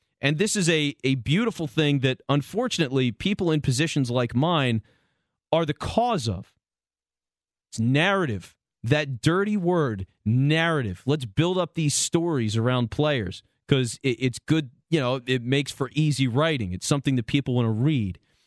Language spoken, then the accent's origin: English; Delaware County, Pennsylvania, United States; I grew up in Delco, so you tell me.